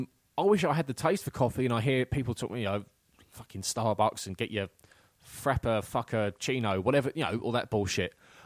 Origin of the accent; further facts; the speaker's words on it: England, United Kingdom; I'm being an English bloke, I don't drink tea